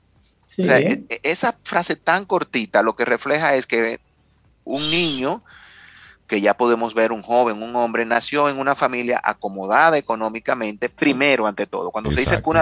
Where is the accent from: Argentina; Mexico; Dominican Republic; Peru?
Dominican Republic; por la admiración y el respeto que como dominicano me toca